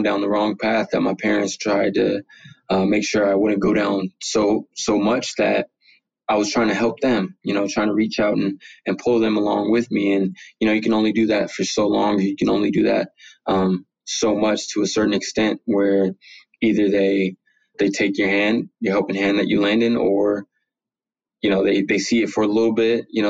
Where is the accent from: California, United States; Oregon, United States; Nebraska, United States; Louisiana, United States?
California, United States; San Bernardino; So growing up in San Bernardino, you know, I'm in a city where I'm surrounded by drugs and gang violence